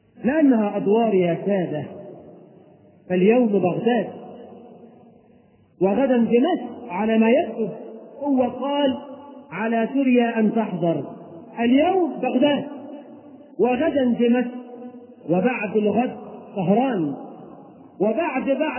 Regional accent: Egypt; بلدنا مصر

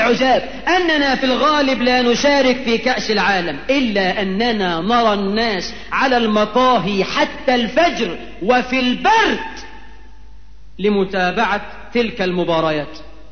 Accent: Egypt; وعندنا في مصر من كم سنة كان في برضو لقاء القمة

